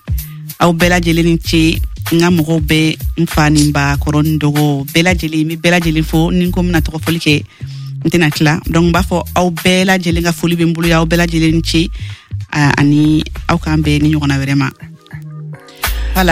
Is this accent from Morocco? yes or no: no; Mali; je suis une Malienne, j'habite ici, mais j'ai une pensée, ou sinon j'ai tout mes pensées vers le Mali.